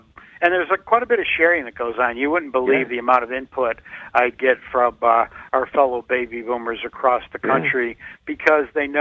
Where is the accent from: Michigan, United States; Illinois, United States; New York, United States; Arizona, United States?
Illinois, United States; Chicago; As I told you in past conversations, I'm from the Chicago area